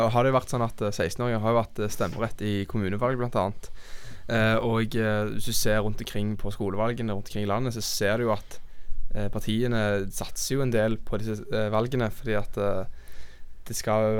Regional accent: Stavanger, Rogaland, Norway; Jeg er 20 år, jeg er fra Stavanger.

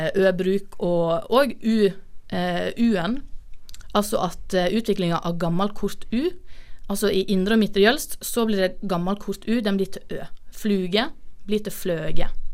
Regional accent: Vestland, Norway; accent: Jølster dialect; snakke litt om Jølstramålet. Og noe jeg synes litt spesielt, det at veldig mange som ikke kjenner til min dialekt

